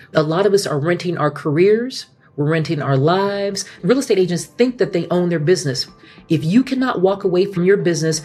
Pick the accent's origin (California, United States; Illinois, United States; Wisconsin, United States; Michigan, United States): California, United States; I grew up on the Monterey Peninsula in California in the Bay Area.